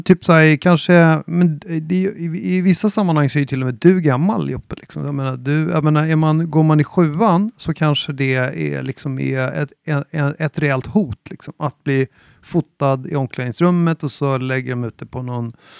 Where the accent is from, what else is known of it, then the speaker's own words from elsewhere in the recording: Åkersberga, Stockholm County, Sweden; born there; jag är 58 bast. Jag är född i Åkersberga från mina föräldrar.